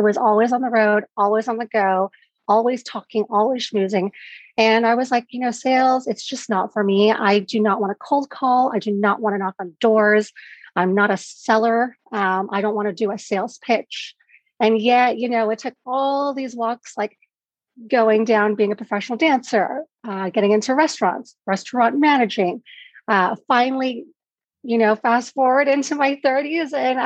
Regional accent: San Francisco, California, United States; also born or lived in Los Angeles; I am born and raised in San Francisco. I lived in LA for about 13 years.

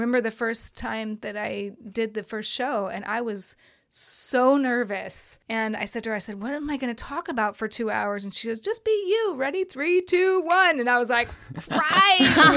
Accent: San Francisco, California, United States; But I am originally from San Francisco Bay Area.

